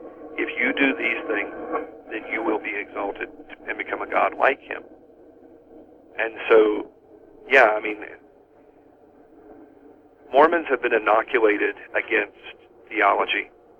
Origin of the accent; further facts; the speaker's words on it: the South, United States; accent: Southern; I'm from the South, so sometimes I'll put on my Southern accent a little thicker